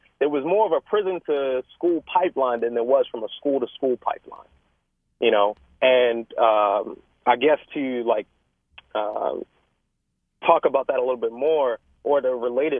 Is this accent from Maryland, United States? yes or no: yes; Baltimore, Maryland, United States; I grew up in Edmondson Village up until I was about 6. And then my mother had us move to Ednor Gardens Lakeside, which is like basically the backyard or the front yard of Morgan State University.